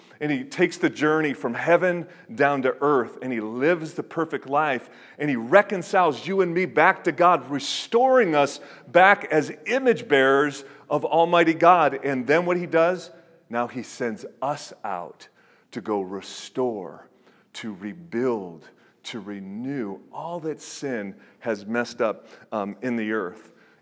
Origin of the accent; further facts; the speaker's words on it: Detroit, Michigan, United States; So I'm from Detroit. I don't know if you realize this, but Detroit's a good place to be from, okay?